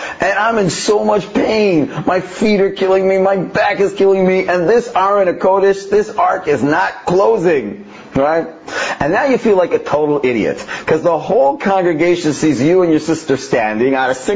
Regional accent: Toronto, Ontario, Canada; I grew up in Toronto

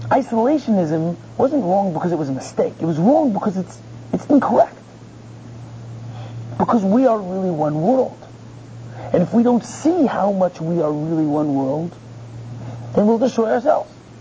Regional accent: United States; now in Israel; And I actually came to the yeshiva as an American. And then eventually I stayed, I became Israeli, joined the army

